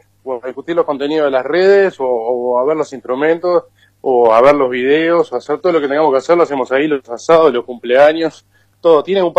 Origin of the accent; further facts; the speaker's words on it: Uruguay; para mucha gente quizás seamos argentinos, no sepan que somos uruguayos.